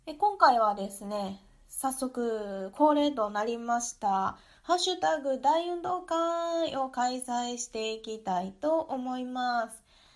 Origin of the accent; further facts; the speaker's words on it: Kansai, Japan; accent: Kansai; この私のね喋ってる感じの関西弁に馴染みを感じていただいているというところで